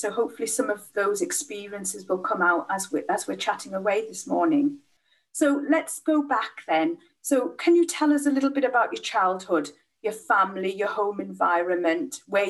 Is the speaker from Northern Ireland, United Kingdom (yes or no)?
no; North West England, United Kingdom; I'm from Cumbria, so it's nice to hear the Northern accent.